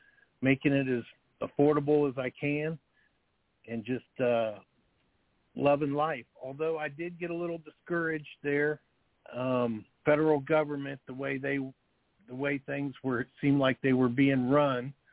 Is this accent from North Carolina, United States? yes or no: no; Dayton, Ohio, United States; basically, I'm born and raised in Dayton, Ohio. Lived here all my life